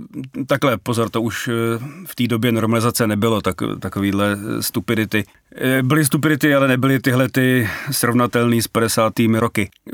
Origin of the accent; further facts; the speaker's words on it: Karlín, Prague, Czechia; chodili jsme se na něj dívat u nás v Karlíně pod Negrelliho viadukt. A myslím, jako, že pro mě jako pro dítě to byl jenom sen.